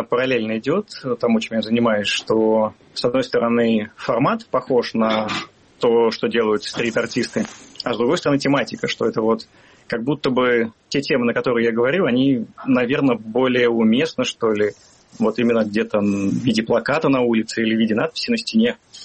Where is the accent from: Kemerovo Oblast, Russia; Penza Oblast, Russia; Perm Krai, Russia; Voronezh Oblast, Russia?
Penza Oblast, Russia; Penza; я из Пензы, и в Пензе есть картинная галерея